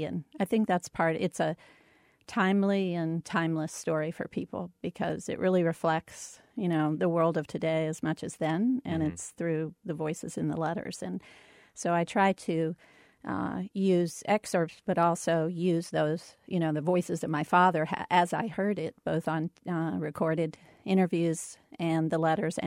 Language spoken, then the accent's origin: English; Florida, United States; and I ended up growing up in Brevard County, where my father was a family doc.